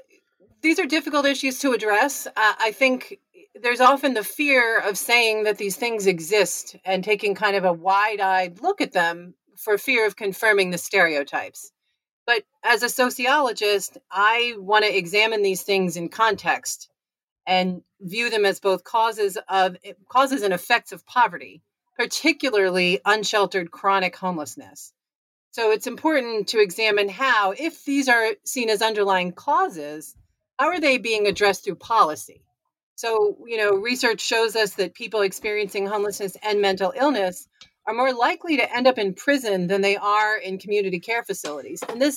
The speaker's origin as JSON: {"language": "English", "region": "Connecticut", "country": "United States", "said": "Well, I am from Connecticut, and that's kind of important in the context of doing research in Southern California."}